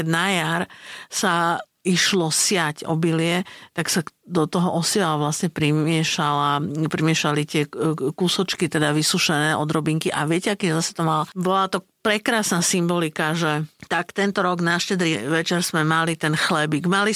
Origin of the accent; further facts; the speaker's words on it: Bratislava, Bratislava Region, Slovakia; ja pochádzam z mesta, z Bratislavy, čiže my sme mali také dosť ako zvyky zaujímavé tým, že zase, ja som sa síce narodila v Bratislave, ale moji rodičia, ako to býva, obidvaja študovali na vysokej škole, prišli, mama je zo Spiša, otec je zo Záhoria